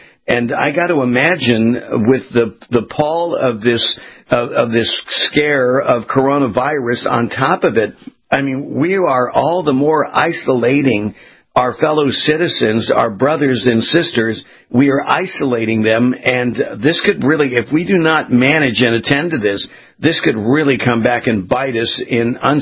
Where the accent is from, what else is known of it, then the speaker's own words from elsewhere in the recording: Los Angeles, California, United States; particularly as it relates to my hometown in Los Angeles.